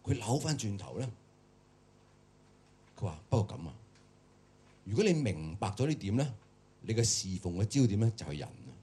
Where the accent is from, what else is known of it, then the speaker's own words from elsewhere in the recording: Hong Kong; 特別是我哋香港人或者係你可能喺出面做嘅嘢、受過教育嘅人咧，